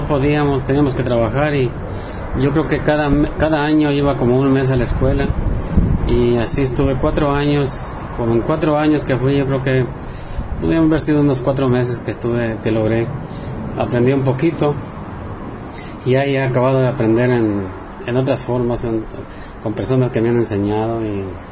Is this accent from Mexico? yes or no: yes; Bacadehuachi, Sonora, Mexico; born there; Yo nací en México, en Bacadehuachi, el pueblo se llama Bacadehuachi, Sonora. Está para el este de Hermosillo, cerca de la línea con Chihuahua.